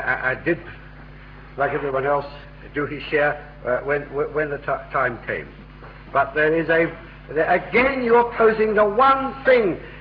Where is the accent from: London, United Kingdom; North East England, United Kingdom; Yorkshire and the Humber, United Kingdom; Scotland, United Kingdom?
London, United Kingdom; born there; I was born in the East End of London, the descendants of some 20 generations